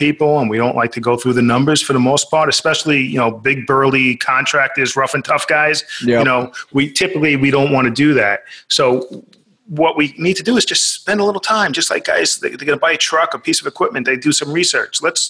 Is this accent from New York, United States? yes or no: yes; New York, United States; New York.